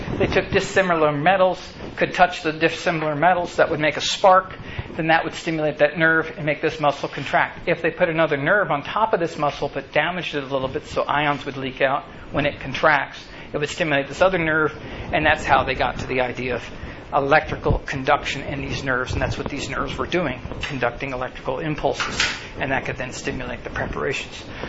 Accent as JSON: {"language": "English", "region": "Texas", "country": "United States", "said": "I'm from West Texas. We used to go bullfrog hunting all the time."}